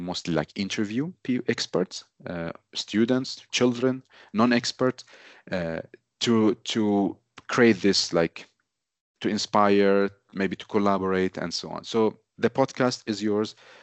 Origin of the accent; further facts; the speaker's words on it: Iraq; English is a second language; now in Sweden; because I moved from Iraq because of the war to Sweden, to this city. And then we lived in the neighborhood, actually mostly from immigrants.